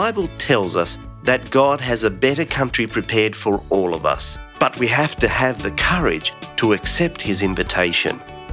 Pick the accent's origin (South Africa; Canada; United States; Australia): Australia; It's because of them that I'm an Aussie today. I love Australia, and there's nothing like coming home after an overseas trip.